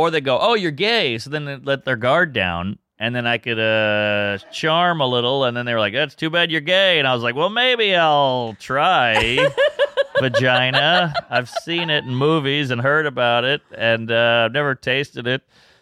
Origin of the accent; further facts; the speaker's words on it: Louisiana, United States; I'm from Louisiana, so we get down over there with the family tree.